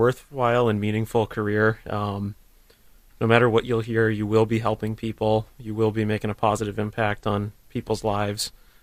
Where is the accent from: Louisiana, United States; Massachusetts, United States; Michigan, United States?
Massachusetts, United States; I'm from the western part of Massachusetts.